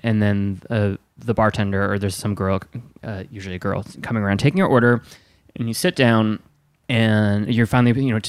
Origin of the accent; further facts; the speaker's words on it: Wisconsin, United States; Well, there was cheese nuggets, they called them, which I had never heard of, and I'm from Wisconsin.